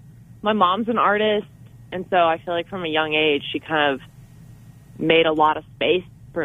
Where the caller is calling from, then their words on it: Moab, Utah, United States; also born or lived in Denver; I'm actually calling from Moab, Utah.